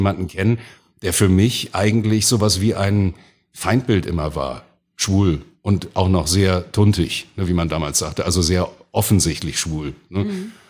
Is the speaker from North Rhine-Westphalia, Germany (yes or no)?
no; Hamburg, Germany; weil ich bin geborener Hamburger in der mindestens 8. Generation jetzt und da geht das Hamburgische sowieso nie ganz raus.